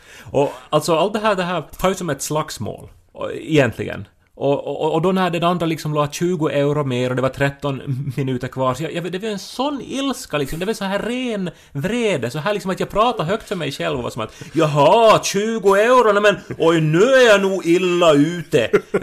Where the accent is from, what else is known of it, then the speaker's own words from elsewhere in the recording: Esse, Ostrobothnia, Finland; så måste vi återskapa köket hemma i Esse då, på 80-talet